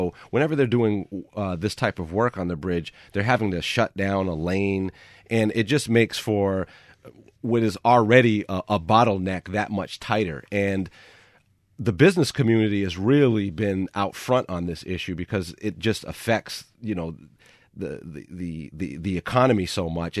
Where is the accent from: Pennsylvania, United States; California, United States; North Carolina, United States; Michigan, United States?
California, United States; also born or lived in Cape Cod, United States; Yes, I mean, I was born here, but I was raised in California